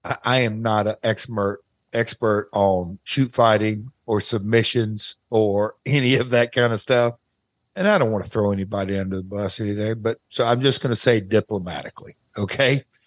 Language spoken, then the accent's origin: English; Nashville, Tennessee, United States; My hometown of Nashville, people turned on me like